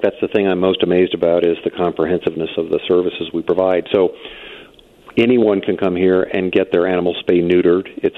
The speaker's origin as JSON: {"language": "English", "region": "Indiana", "country": "United States", "tie": "born or raised there", "said": "I grew up over near South Bend, Chicago was the big city."}